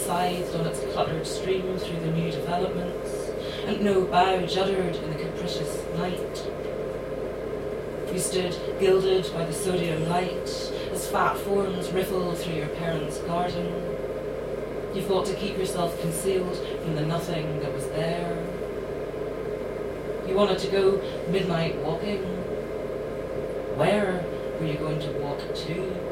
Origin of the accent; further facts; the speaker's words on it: Belfast, Northern Ireland, United Kingdom; I grew up in the suburbs of Belfast, so although I grew up in Belfast in the 1980s